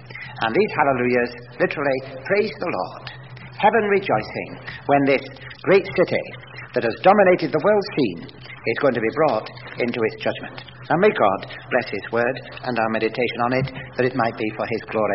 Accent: England, United Kingdom; Maybe my English is not too good, even though I come from England.

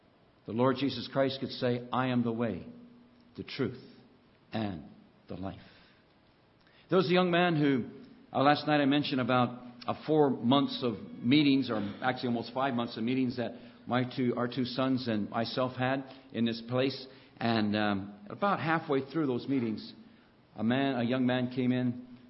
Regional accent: United States; I don't know what day it is for you here in Canada, but I'm from the United States.

